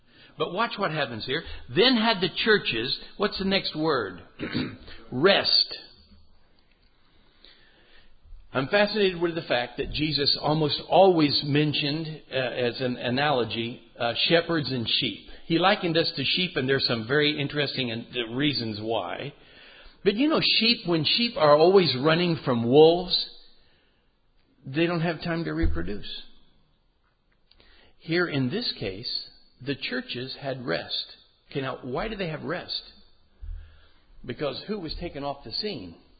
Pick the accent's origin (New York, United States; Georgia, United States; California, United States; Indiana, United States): Indiana, United States; Oh, well, I'm from Indiana. What can you expect, you know?